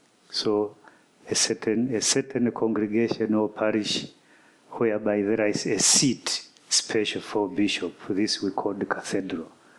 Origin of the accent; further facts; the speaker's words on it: Morogoro, Tanzania; Like my brother here, we come from Tanzania, Ulanga Kilombero Diocese